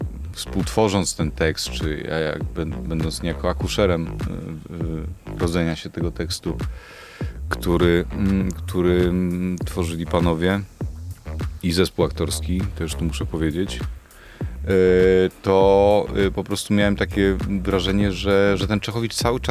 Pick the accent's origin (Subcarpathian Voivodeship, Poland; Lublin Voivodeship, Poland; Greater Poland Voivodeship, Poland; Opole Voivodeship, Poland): Lublin Voivodeship, Poland; Lublin; Jestem z Lublina, w Lublinie się wychowałem, potem dużo podróżowałem, jeździłem, studiowałem też za granicą, potem wróciłem do tego miasta